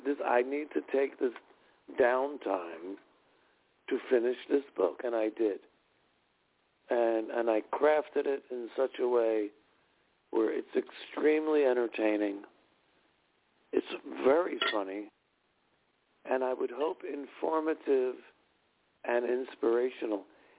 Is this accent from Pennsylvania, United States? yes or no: yes; Philadelphia, Pennsylvania, United States; growing up in Philadelphia, my mother had delivered every morning the Philadelphia Inquirer.